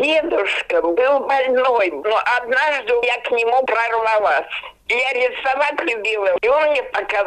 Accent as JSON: {"language": "Russian", "region": "Saint Petersburg", "country": "Russia", "tie": "born or raised there", "also_born_or_lived": "Minusinsk", "said": "Я родилась в Сыпке, Минусинке. Привезли меня полуторагодовалую в Ленинград"}